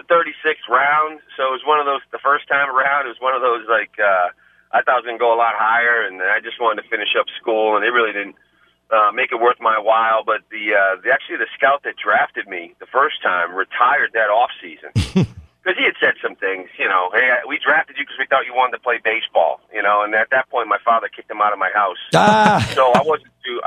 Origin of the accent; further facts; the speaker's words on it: Framingham, Massachusetts, United States; Listen, I grew up in Framingham right down the street